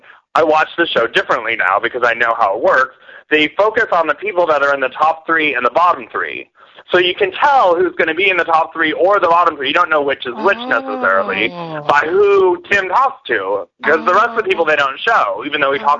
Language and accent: English; Seattle, Washington, United States; also born or lived in Minnesota; I moved to Seattle when I was like 1 year old or something. But I was born in Minnesota.